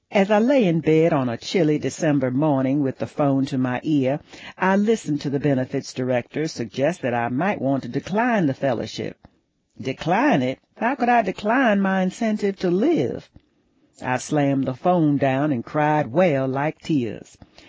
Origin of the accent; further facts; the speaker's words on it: Georgia, United States; I called my Congressman Lindsey Thomas, whom I had known while growing up in South Georgia.